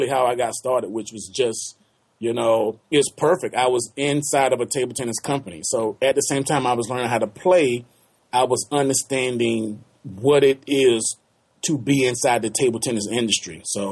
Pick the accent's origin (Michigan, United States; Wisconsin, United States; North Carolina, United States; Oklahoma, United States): North Carolina, United States; Wilson; I'm from Wilson, North Carolina, which is population 43,000 people.